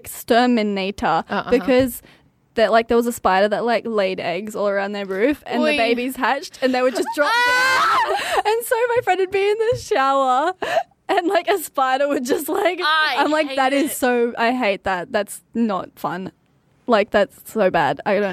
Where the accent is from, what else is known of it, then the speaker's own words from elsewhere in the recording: Australia; Being an Aussie, I think we're all supposed to be scared of both